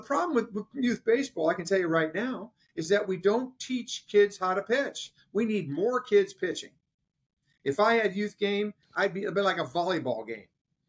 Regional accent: Midwest, United States; I grew up in the Midwest.

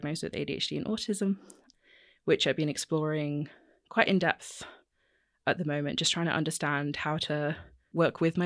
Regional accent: Bristol, South West England, United Kingdom; now in London, United Kingdom; So I've lived in London for 7 years, but I'm from Bristol in the West Country.

